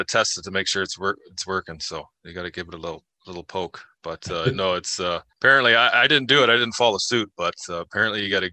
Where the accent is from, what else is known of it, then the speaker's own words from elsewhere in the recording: British Columbia, Canada; I grew up in Northern BC, and we grew up along the ocean.